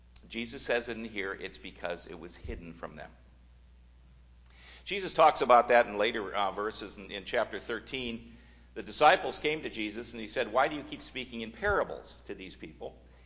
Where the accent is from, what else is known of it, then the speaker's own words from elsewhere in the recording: Minnesota, United States; Because we're all from Minnesota, and this is what we